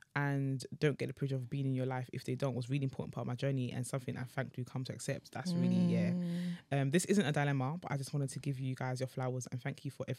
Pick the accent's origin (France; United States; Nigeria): Nigeria; As a fellow West African, I'm Nigerian